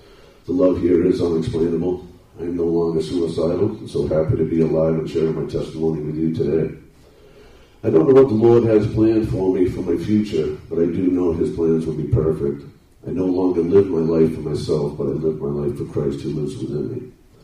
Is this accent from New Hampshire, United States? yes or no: yes; Dover, New Hampshire, United States; I'm 44. I'm from Dover, New Hampshire.